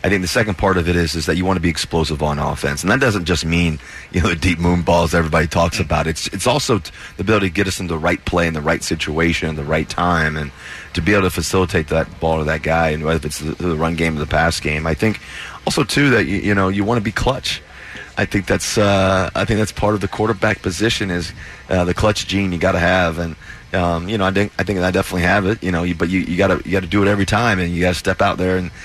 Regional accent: Cincinnati, Ohio, United States; I grew up, I was born in Cincinnati, Ohio, 1988, when you won the MVP.

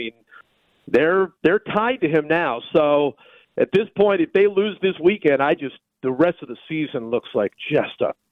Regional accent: Cleveland, Ohio, United States; I mean, growing up in Cleveland, I was football was everything to me.

